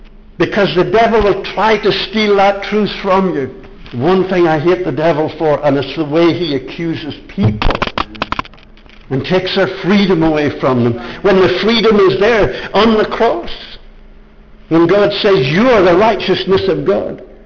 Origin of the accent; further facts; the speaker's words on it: Ireland; We're all British people, but I'm Irish, and I get excited about something like that.